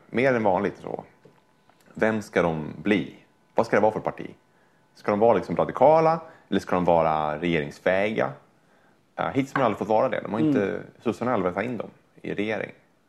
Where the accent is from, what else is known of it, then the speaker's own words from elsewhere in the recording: Sweden; Ja, nej, men jag är ju rikssvensk, jag kan ju lite bättre svenska.